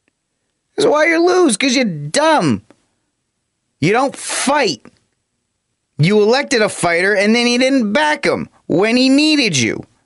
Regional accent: Fort Worth, Texas, United States; From my home state of Fort Worth, my old hometown, Fort Worth Mayor Betsy Price was one of the few remaining big city Republicans

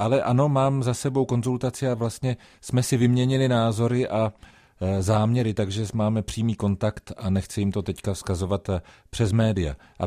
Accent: Prague, Czechia; Já jsem Pražák od narození a řekl bych, že vodou vlastně křtěný. To znamená, tady jsem chodil do školy, tady jsem studoval, tady mám celou řadu adres

